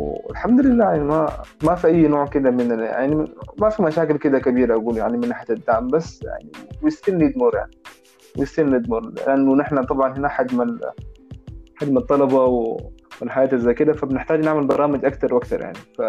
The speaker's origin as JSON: {"language": "Arabic", "country": "Sudan", "tie": "born there", "moved": "yes", "said": "انا كزول، … طبعا يعني مولود في السودان بس عايش هنا فترة طويلة جدا، يعني ما يقارب 21-22 سنة انا حياتي كلها هنا"}